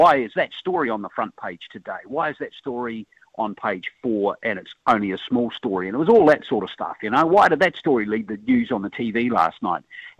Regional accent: Lower Hutt, Wellington, New Zealand; also born or lived in Whangarei / Porirua; I'm a Hutt Valley boy. Went to Nainai. Grew up in Nainai. I was born in Whangarei, but we moved to Wellington. My dad was an engineer at the NZED, the New Zealand Electricity Department. We moved into Porirua for a short period of time, and then we moved to Nainai in Lower Hutt and grew up there.

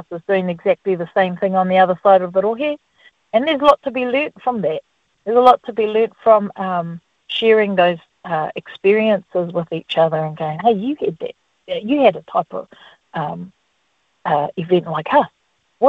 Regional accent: Waikato, New Zealand; I'm from Waikato.

